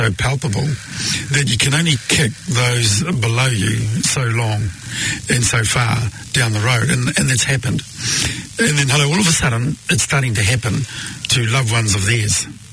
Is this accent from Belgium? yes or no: no; New Zealand; as a Kiwi